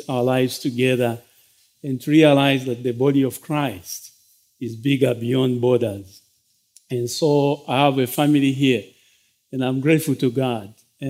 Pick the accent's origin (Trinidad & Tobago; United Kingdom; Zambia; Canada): Zambia; now in United States; I'm from Zambia. Zambia is in the southern part of Africa, southern central Africa. My family is still in Zambia.